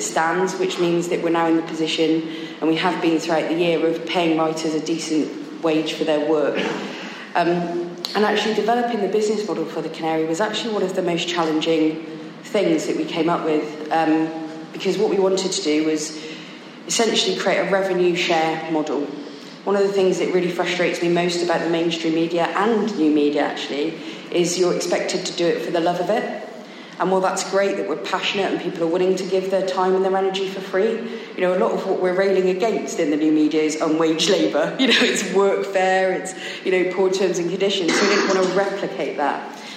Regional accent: Bristol, South West England, United Kingdom; accent: Bristol; especially getting to speak in my hometown. As you can tell from my accent, I am a Bristol girl. I grew up in Kingswood, just down the road

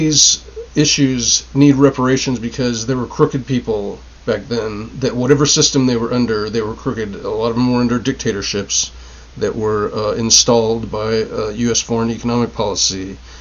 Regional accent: Los Angeles, California, United States; I've studied Central America and Latinx issues because I'm originally from Los Angeles.

